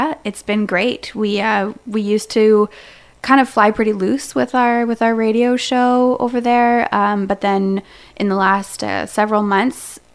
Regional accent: Quebec, Canada; So I am a born and raised Townshipper. I'm originally from, I often say Stansted, but I'm from Tomophobia, mm-hmm. which is a real name of a town, if you can believe it. It's outside of Stansted.

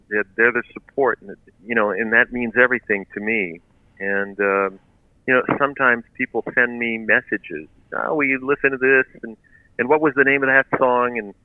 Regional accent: Coaticook, Quebec, Canada; English is a second language; I'm from Quaticook, not far from the border.

